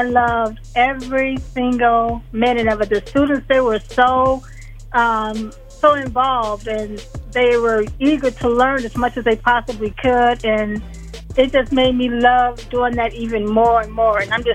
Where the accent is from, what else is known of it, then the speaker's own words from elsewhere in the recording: Chicago, Illinois, United States; also born or lived in Greenwood, Mississippi; and I'm originally from Chicago. Born in Greenwood, Mississippi, but I was raised in the city of Chicago. And that's where I spent most of my life.